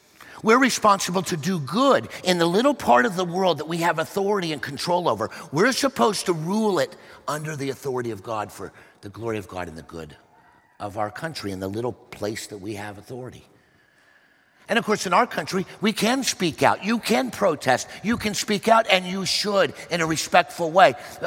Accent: Stillwater, Oklahoma, United States; I'll just pick on my home state. I was born in Oklahoma, Stillwater, Oklahoma, intellectual capital of the universe, if you're a farmer or a rancher.

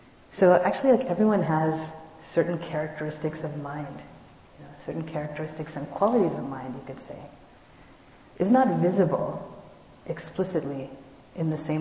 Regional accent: East Coast, United States; I grew up on the East Coast, and so I played East Coast sports like field hockey and lacrosse

